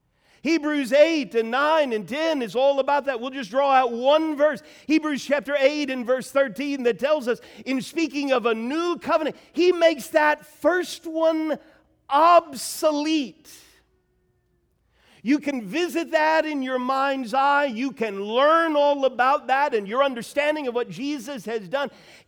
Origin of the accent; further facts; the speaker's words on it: Nashville, Tennessee, United States; the house, thanks to Google, where I grew up in Nashville, Tennessee, 2818 Hody Drive. What a name for a street, Hody Drive, on the east side of Nashville.